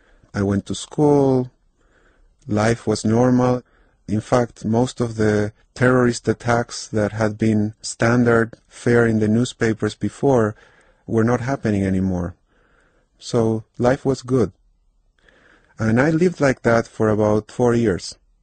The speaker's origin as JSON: {"language": "English", "country": "Argentina", "said": "I come from Argentina, and that's one of the blessings and the curses that I've had throughout my life."}